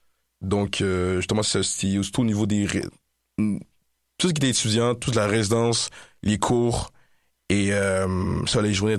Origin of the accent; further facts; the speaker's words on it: Quebec, Canada; je pense pas que j'ai l'accent le plus prononcé, mais on me dit, ah ouais, vous êtes Québécois, vous.